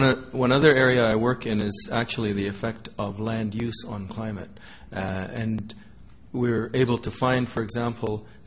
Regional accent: Ethiopia; not too far from my hometown in Ethiopia

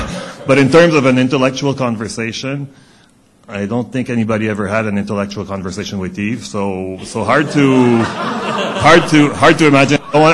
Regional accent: Montreal, Quebec, Canada; But, you know, I'm from Montreal.

